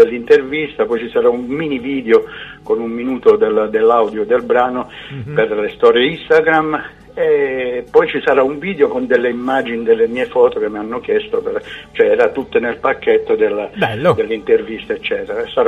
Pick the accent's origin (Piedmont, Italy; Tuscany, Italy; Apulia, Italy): Apulia, Italy; Palagianello; è sempre una frazione del mio paese, Palagianello, provincia di Taranto